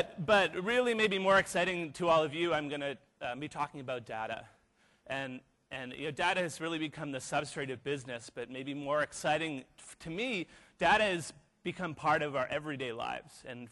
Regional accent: Vancouver, British Columbia, Canada; I'm Canadian. being here in Auckland is in particular really interesting for me. I'm from Vancouver, which feels like the two cities were separated at birth.

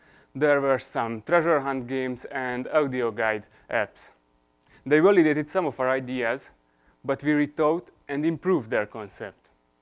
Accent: Hungary; English is a second language; I grew up in a city in Hungary next to a big forest, and I spent most of my time there.

